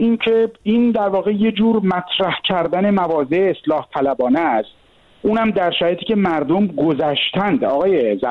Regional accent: Iran; moved away as an adult; now in Germany; من حدوداً 10 روز پیش از ایران اومدم به آلمان

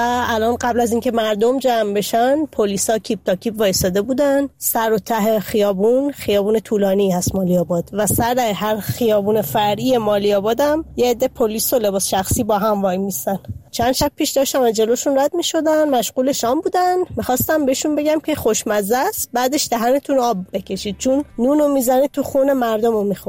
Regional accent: Shiraz, Fars, Iran; من از شیراز هستم

